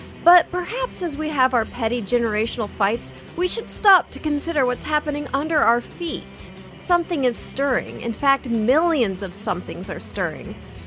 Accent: San Diego, California, United States; so I grew up in San Diego and I think we get some cicadas there.

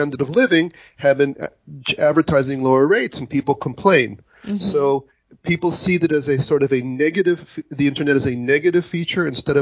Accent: United States; also born or lived in France; now in Israel; My father's American. I grew up in the United States. My mother is French. I lived there for a short period of time. And I've lived 30 years in Israel.

